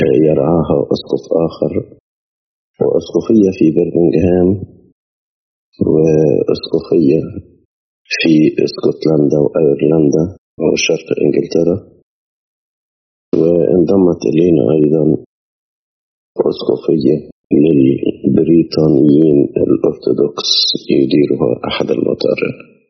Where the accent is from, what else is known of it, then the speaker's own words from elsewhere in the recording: Egypt; أصبح عندنا في مصر 7 كليات لاهوتية